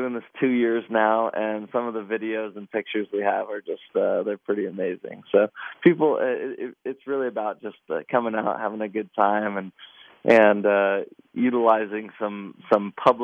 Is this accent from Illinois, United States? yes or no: no; Kansas City, Missouri, United States; I'm actually from Kansas City. I grew up in Kansas City.